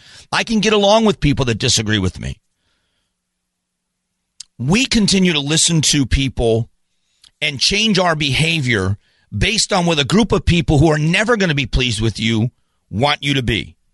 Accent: Phoenix, Arizona, United States; Again, I'm from Phoenix, Arizona, and everything for me has got to be loaded with common sense.

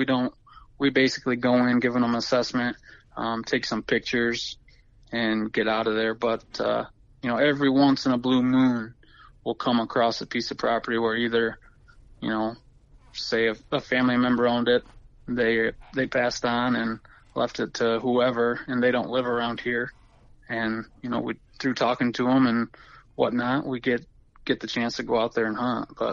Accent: Michigan, United States; I did, yep.

